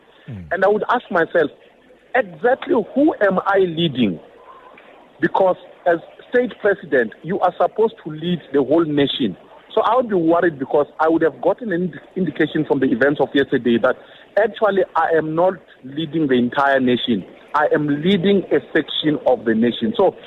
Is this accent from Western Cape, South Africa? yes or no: yes; Cape Town, Western Cape, South Africa; I am from Cape Town